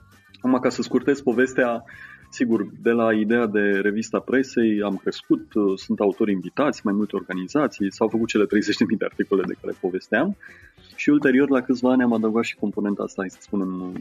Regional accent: Hațeg, Hunedoara County, Romania; moved away; Eu sunt din Hațec, deloc, la poalele munților Betezat.

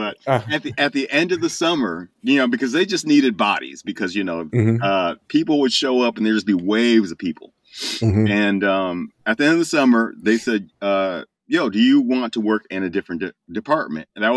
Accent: Chicago, Illinois, United States; So, growing up in Chicagoland, I went to Eastern Illinois University, which is in Southern Illinois.

